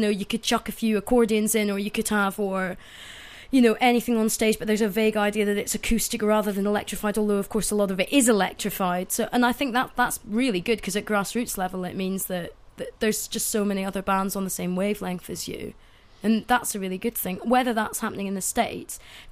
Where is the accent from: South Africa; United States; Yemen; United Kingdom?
United Kingdom; Scotland; I'm Scottish